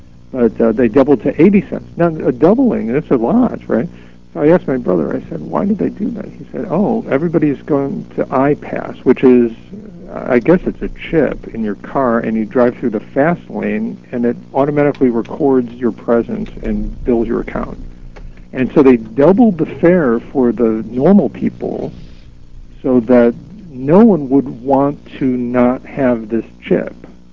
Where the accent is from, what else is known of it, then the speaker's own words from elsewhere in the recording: Chicago, Illinois, United States; You know, Dr. Stan, I visit Chicago a lot. That's my hometown.